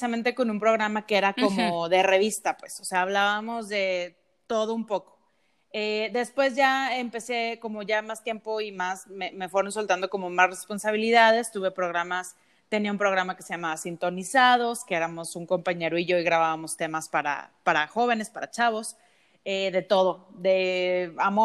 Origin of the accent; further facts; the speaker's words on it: Torreón, Coahuila, Mexico; comencé a trabajar en una radiodifusora aquí en Torreón. Yo soy de Torreón, Coahuila.